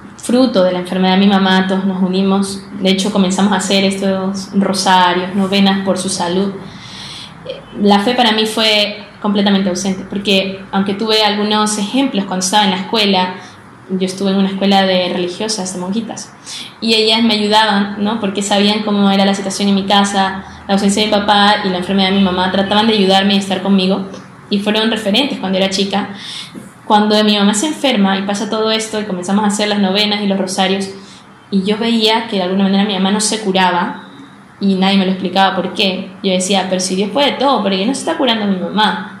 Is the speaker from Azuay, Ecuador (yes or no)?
no; Guayaquil, Guayas, Ecuador; tengo 27 años y soy de Guayaquil, Ecuador.